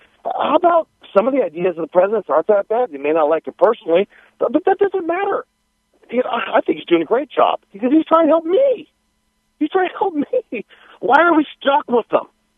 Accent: Oakland, California, United States; Well, I tell you what, I was raised down in Oakland in the Bay Area as a young man, and it's changed a lot.

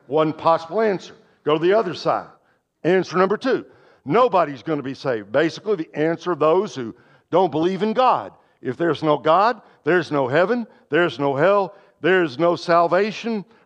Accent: Brooklyn, New York, United States; Lord, I'm from Brooklyn. What about the people in Brooklyn?

